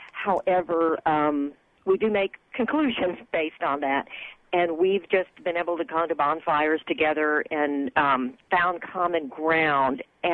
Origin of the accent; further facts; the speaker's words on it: Austin, Texas, United States; now in Mount Vernon, United States; because I'm from Texas. I'm from Austin, Texas, and finding myself living in Mount Vernon, Iowa.